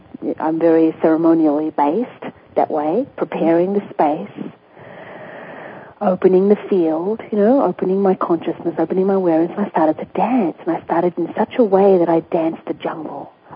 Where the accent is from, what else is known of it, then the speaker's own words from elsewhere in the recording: Australia; now in Sedona, United States; I came here from Australia to Sedona, Arizona.